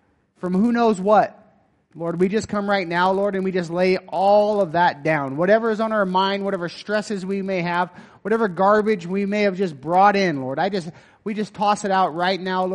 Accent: Eureka, Nevada, United States; I'm from Nevada. I shared Sunday. I'm from Eureka, Nevada.

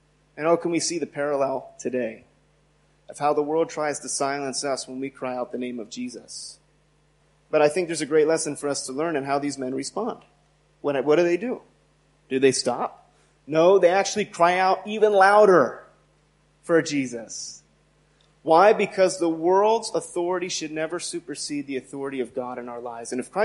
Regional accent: United States; it hits a little different since I'm from America.

